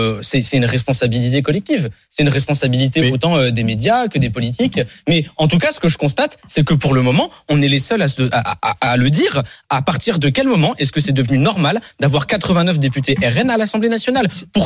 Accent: Île-de-France, France; Moi, je suis pas marseillais, je suis du Val-de-Marne

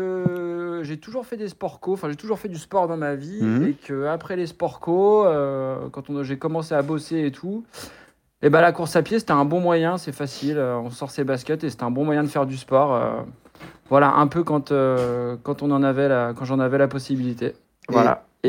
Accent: Lyon, Auvergne-Rhône-Alpes, France; Moi, je suis lyonnais, donc.

